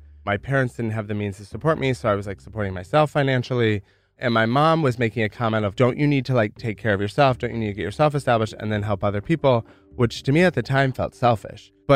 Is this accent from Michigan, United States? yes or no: yes; Michigan, United States; felt unsafe or unloved in Michigan. What's interesting is that I never really felt like at home in my hometown.